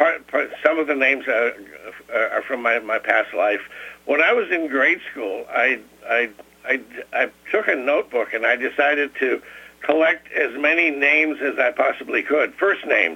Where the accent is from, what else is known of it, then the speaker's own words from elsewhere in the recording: Tomah, Wisconsin, United States; I grew up in Tomah, Wisconsin, not far from you.